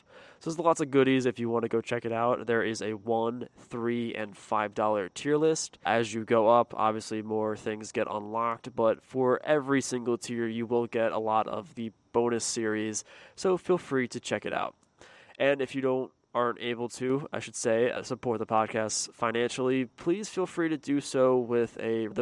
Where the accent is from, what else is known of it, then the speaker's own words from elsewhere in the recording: Pennsylvania, United States; me growing up in Pennsylvania, there are two or three, like, very prominent white families of, you know, Italian, German, and Irish.